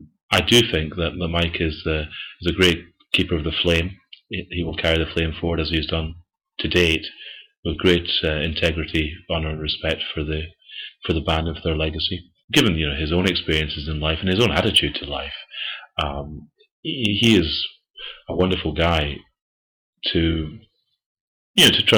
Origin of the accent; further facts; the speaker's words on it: Dunfermline, Scotland, United Kingdom; But I was … They're from my hometown, Dunfermline, and they were my band